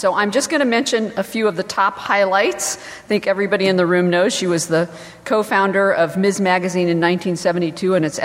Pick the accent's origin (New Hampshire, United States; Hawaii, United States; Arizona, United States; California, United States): California, United States; I grew up in California